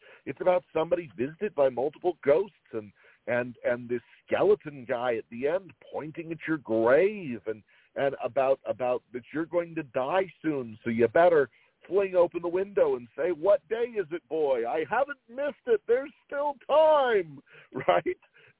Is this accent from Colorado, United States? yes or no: no; Utah, United States; where I grew up in Utah, is a fascinating place with a huge youth culture